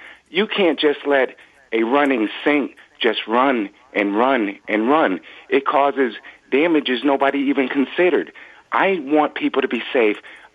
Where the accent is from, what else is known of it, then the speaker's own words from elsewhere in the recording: United States; I'm an American. I need to feel safe.